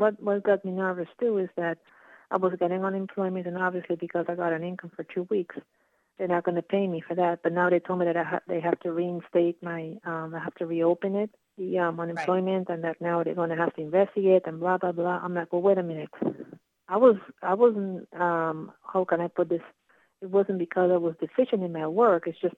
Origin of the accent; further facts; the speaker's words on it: Pennsylvania, United States; For the record, I'm from Pennsylvania.